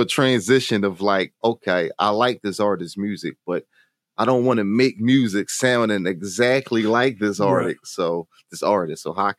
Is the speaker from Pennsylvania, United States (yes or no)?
yes; Philadelphia, Pennsylvania, United States; So I'm from Philadelphia. I listen to … a lot of New York artists.